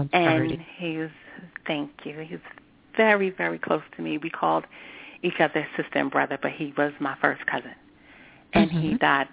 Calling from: Orlando, Florida, United States; I'm calling from Orlando, Florida.

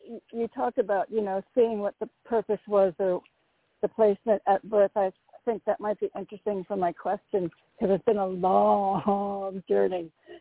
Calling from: Connecticut, United States; Hi, thank you. … from Connecticut.

